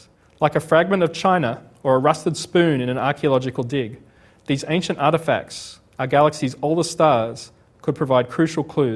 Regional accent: Sydney, New South Wales, Australia; I was born and bred in Sydney, and often wonder what my hometown might have looked like in those earliest days.

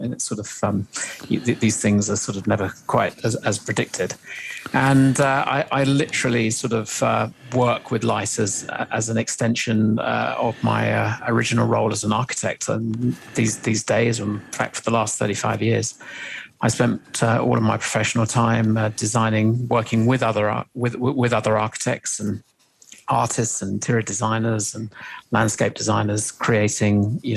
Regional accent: England, United Kingdom; or I guess being an Englishman, I might say Swan

